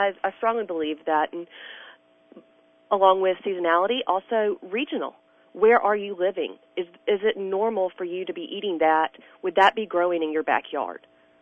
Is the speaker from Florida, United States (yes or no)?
no; Louisiana, United States; I grew up in Louisiana with grandparents that farmed and ranched